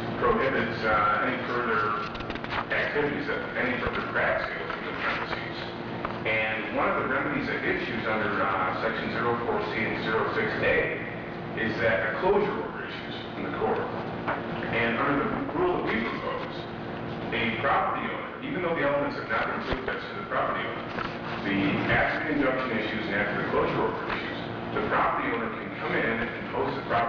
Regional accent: Toledo, Ohio, United States; I can tell you that in my hometown, Toledo, Ohio, crack cocaine and the other problems that go along with it

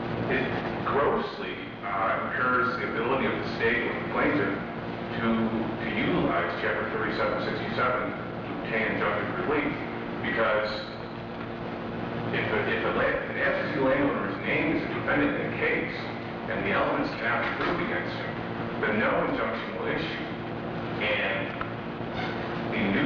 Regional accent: Toledo, Ohio, United States; I can tell you that in my hometown, Toledo, Ohio, crack cocaine and the other problems that go along with it

